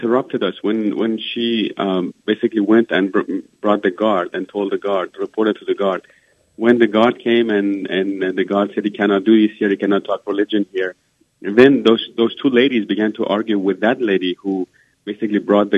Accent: Iran; I told them I'm originally from Iran, and then they asked me if I'm a Muslim.

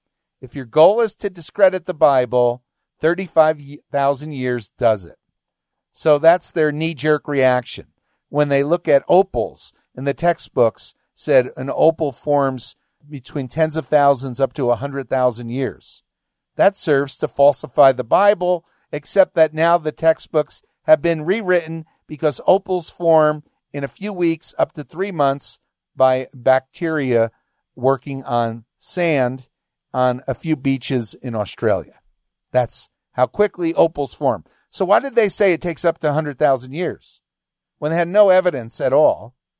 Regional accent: New Jersey, United States; Growing up in New Jersey, we'd also go across the Hudson River, over the George Washington Bridge into New York City.

